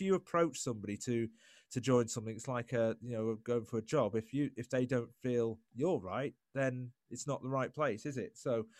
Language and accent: English; East Midlands, United Kingdom; now in Yorkshire, United Kingdom; I'm originally from Lincolnshire, but I'd met my current wife Elaine by then. So I moved up to Yorkshire, where we both now live